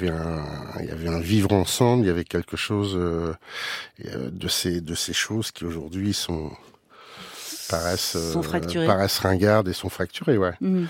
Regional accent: Nanterre, Île-de-France, France; Moi, j'ai grandi à Nanterre.

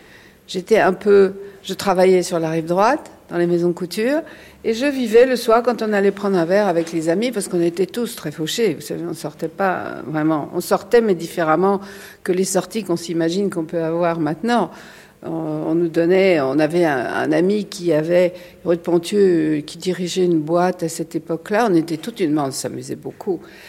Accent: Normandy, France; born or raised there; moved away as an adult; also born or lived in Brittany; now in Paris, France

